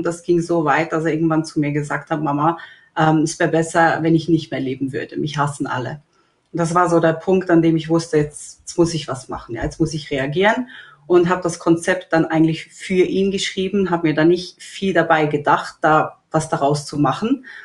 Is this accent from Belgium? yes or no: no; Switzerland; ich komme aus der Schweiz